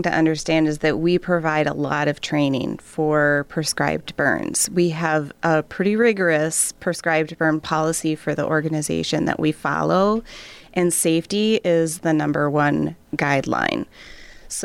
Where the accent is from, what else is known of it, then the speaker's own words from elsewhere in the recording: Minnesota, United States; I'm a Midwestern girl. I grew up in Minnesota. I live now in Wisconsin.